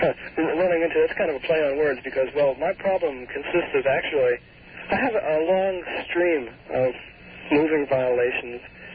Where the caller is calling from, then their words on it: Selden, New York, United States; I'm calling from Selden.